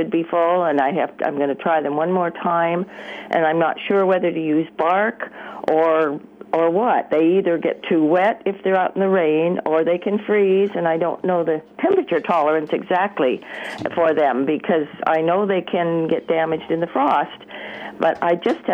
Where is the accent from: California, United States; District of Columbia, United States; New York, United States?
California, United States; now in Santa Rosa, United States; I'm from Southern California, and I'm in West Santa Rosa now